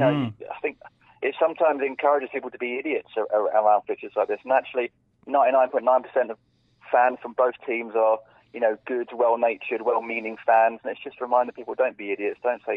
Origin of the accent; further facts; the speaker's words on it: Edenbridge, South East England, United Kingdom; Because I'm from Eatonbridge originally, but that's sort of near East Grinstead and Uckfield and that kind of area.